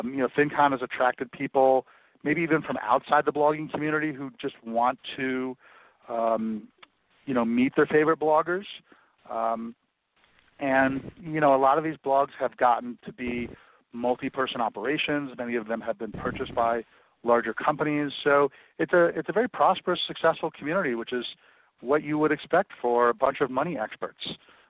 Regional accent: Atlanta, Georgia, United States; I grew up in Atlanta, and so I heard him on the radio and saw him on TV for many, many years

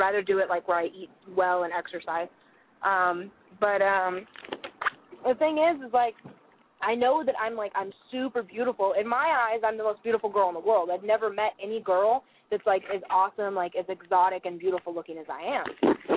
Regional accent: Russia; born there; English is a second language; But maybe it was because I was born in Soviet Russia, so I don't know.

